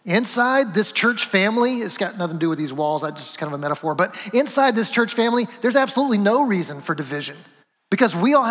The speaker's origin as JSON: {"language": "English", "region": "the South", "country": "United States", "tie": "born or raised there", "said": "So I grew up in the South, and I went to college in the South, but the college I went to was mysteriously populated with Midwesterners, right?"}